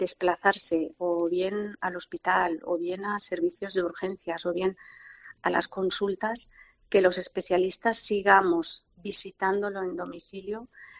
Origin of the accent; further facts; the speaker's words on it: Catalonia, Spain; Madrid, Cataluña, que es de donde yo vengo.